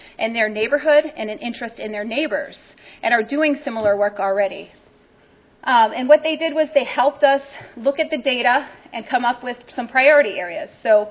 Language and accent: English; New Hampshire, United States; thinking about New England weather, you know, I'm coming from New Hampshire.